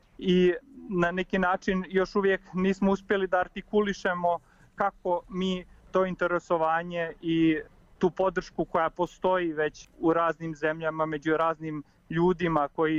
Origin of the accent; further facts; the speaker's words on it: Montenegro; moved away; svi smo mi rođeni i odrasli u Crnoj Gori, ali niko od nas ne živi u Crnoj Gori, svi smo mi na studijama ili u inostranstvu ili u Srbiji